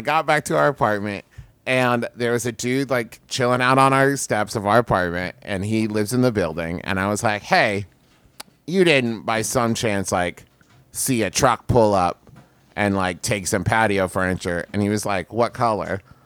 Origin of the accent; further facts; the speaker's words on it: United States; I'm an American, Justin. I want money for my goods and services.